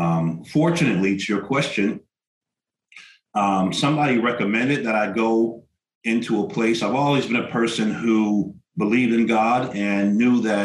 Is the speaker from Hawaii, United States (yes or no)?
no; New Jersey, United States; So I'm originally from New Jersey in the Northeast there, New Jersey, a few miles away from New York, and grew up there in a great family.